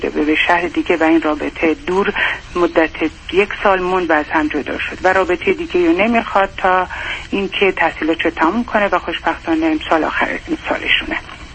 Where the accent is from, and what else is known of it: Iran; now in United States